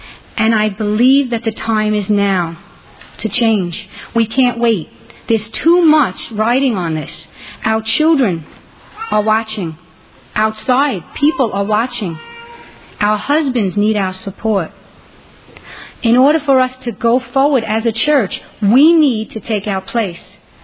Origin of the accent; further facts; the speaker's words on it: New York City, New York, United States; Growing up in New York City, I did not hear anything about submission.